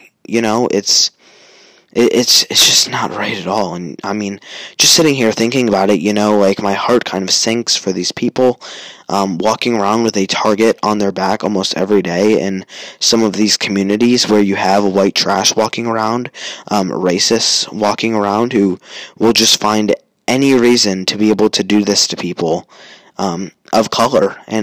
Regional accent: Chicago, Illinois, United States; I am from the North Side. and I've been to the South Side. You know, there's a feeling about the South Side that is just a little different from the North Side. You don't feel as safe around the South Side of Chicago.

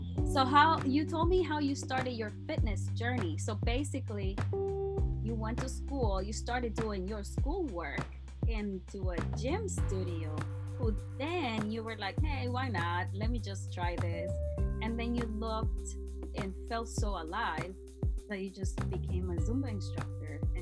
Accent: Oklahoma, United States; also born or lived in Nicaragua; I have shared with my listeners before that I was born in Nicaragua. And I moved to the States when I was very young. I moved to Oklahoma. I went to ballet school in Oklahoma City.

